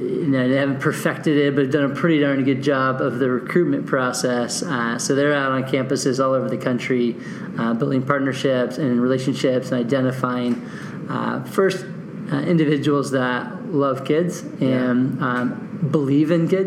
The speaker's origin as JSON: {"language": "English", "region": "Arizona", "country": "United States", "tie": "born or raised there", "said": "So I grew up in Arizona, one of the few natives here in this state."}